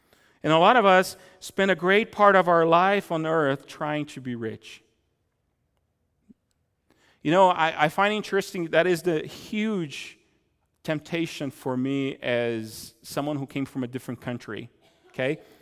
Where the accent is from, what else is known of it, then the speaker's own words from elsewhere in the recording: Brazil; now in Helena, United States; But I grew up in Brazil, it's kind of like that too. So I live in the valley in Helena, and in Brazil I live also in the valley.